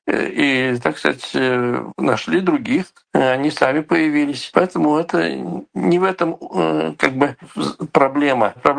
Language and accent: Russian; Kazakhstan; Я знаю сам из Казахстана, поэтому знаю такие случаи